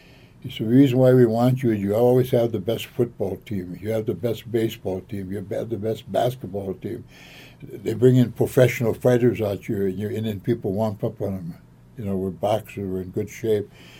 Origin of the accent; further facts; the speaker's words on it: United States; You know I'm an Indian. Anybody says anything bad about an Indian, they got to fight.